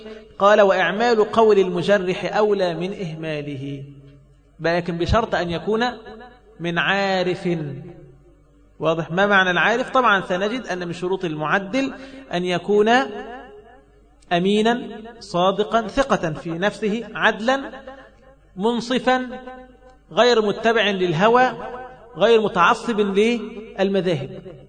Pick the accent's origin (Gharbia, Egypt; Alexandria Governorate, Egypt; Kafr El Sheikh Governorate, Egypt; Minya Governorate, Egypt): Alexandria Governorate, Egypt; Alexandria; أنا من اسكندرية أكون عارف في الغالب